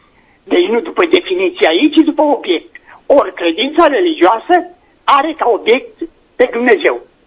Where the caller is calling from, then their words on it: Timișoara, Timiș County, Romania; din Timișoara.